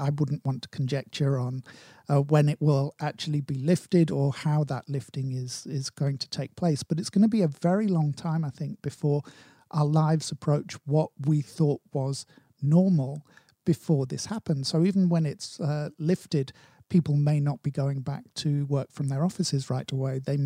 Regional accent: United Kingdom; I have a heads up on most people because, you know, I'm British.

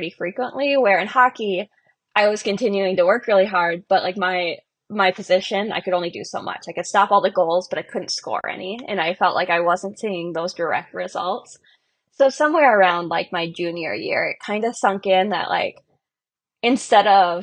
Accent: St. Francis, Minnesota, United States; I grew up in St. Francis, Minnesota, which is about an hour north of the cities. It's a small town of maybe 4,000 or 5,000 people.

